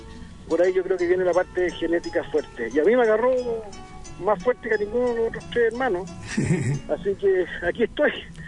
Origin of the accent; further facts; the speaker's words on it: Chile; somos chilenos de corazón, de tomo y lomo. Y de toda la vida, bueno, mi madre por el lado materno, mis abuelos eran todos gente de campo en España.